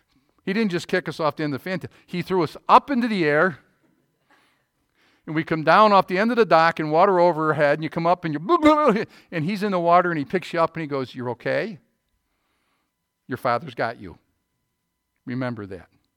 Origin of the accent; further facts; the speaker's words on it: Fair Haven, New York, United States; So, I grew up in Fairhaven. We had a little chunk, 27 feet of bayfront property that tied to the big corner yard that my family had on a curve down the north end of Fairhaven.